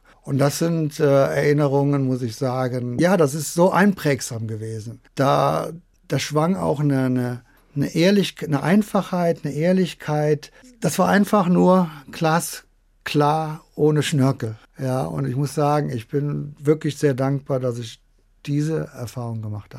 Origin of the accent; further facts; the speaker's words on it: Bitburg, Rhineland-Palatinate, Germany; Ich bin ja aus Bitburg, Bitter in Bitt.